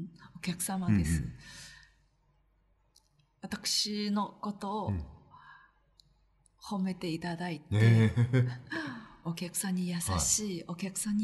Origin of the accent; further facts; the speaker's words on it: China; Japanese is a second language; 私はやっぱり中国人ですから日本の特に旅館文化はあんまりわからないですので、